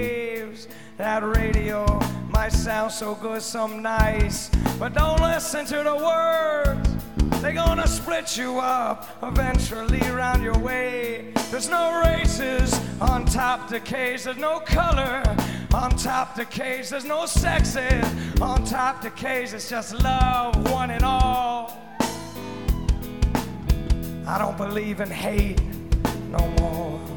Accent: Rockville, Maryland, United States; We're from Rockville, Maryland, a little ways up north, and it's very nice of you guys to let us into your town tonight.

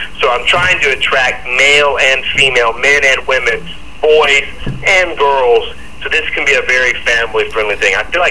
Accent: South Carolina, United States; I come from South Carolina, and we're notorious for having sullied history.

